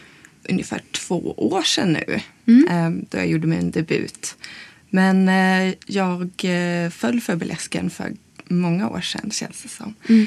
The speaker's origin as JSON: {"language": "Swedish", "town": "Umeå", "region": "Västerbotten County", "country": "Sweden", "said": "Nej, jag kommer från Umeå."}